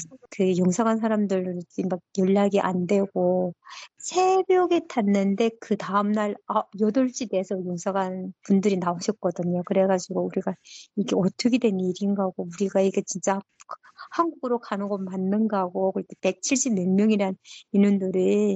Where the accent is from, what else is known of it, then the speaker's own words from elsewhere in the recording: North Korea; accent: North Korean; now in South Korea; 제가 이북 사람이 탈북민이니까